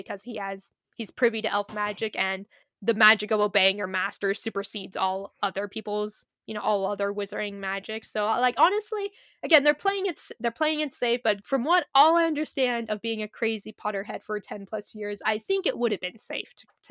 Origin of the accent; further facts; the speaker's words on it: Oregon, United States; When I go visit my family, like my hometown's known for the Oregon Shakespeare Festival